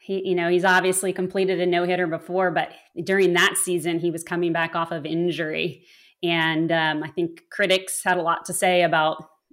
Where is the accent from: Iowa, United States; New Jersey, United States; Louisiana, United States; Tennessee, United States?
Louisiana, United States; New Orleans; now in Austin, United States; Yes, born and raised in New Orleans, loved having grown up there. And in fact, I grew up across the street from the Mannings.